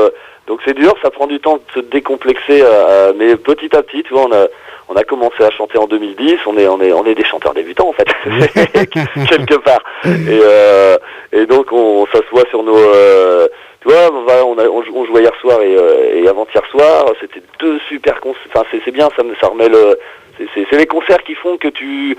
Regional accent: France; Et moi, je m'applique vachement, voilà, parce que je suis français et on se refait pas.

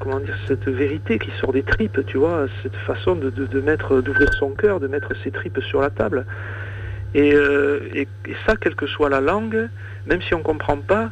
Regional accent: France; on est français donc on se comprend entre français.

